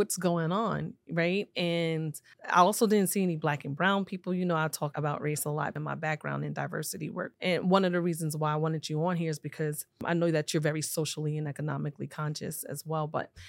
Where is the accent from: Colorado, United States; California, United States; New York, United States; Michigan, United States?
New York, United States; now in Syracuse, United States; For me, I came here in 2013 and, you know, I'm from New York, so downstate.